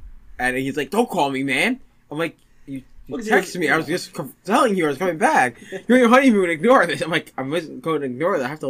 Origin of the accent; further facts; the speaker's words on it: New York, United States; I'm a New Yorker.